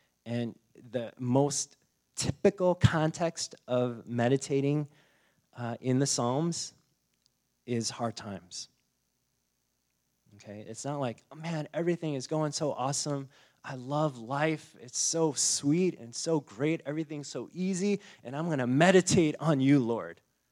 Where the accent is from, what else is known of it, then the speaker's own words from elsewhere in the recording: United States; maybe it's just because we're so American and we're so individualistic